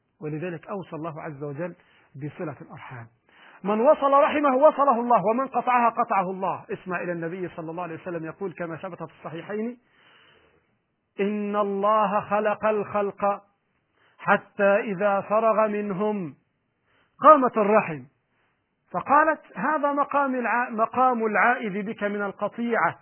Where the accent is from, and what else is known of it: Egypt